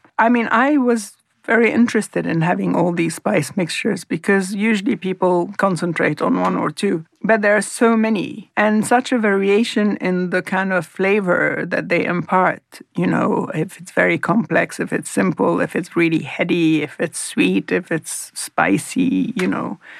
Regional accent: Beirut, Beirut Governorate, Lebanon; And I was brought up in Beirut, which was a seaside city.

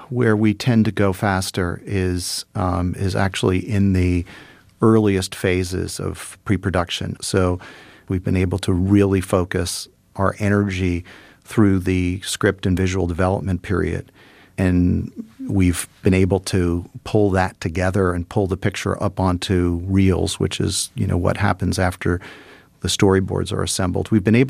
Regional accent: New York City, New York, United States; I grew up in New York City in the 70s

